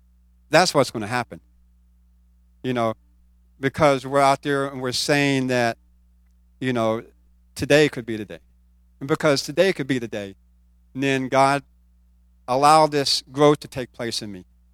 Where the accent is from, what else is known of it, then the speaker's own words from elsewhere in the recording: West Virginia, United States; You know, it's like I grew up in West Virginia, so I planted gardens every year.